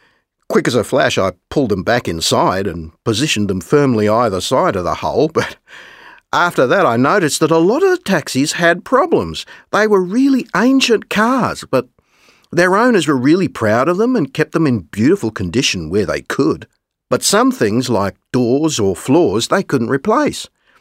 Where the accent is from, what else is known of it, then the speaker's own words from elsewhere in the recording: Australia; I'm Australian, and about 6 years ago, I spent 2 years living and working in Burma.